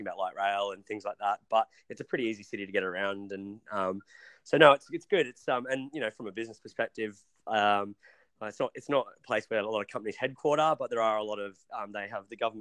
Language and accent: English; Sydney, New South Wales, Australia; now in Brisbane, Australia; I've spent some time in Sydney. I grew up in Sydney.